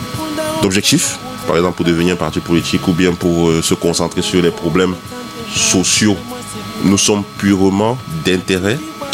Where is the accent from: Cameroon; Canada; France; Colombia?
Cameroon; Parce que si nous sommes Camerounais, nous sommes les premiers Made in Cameroun.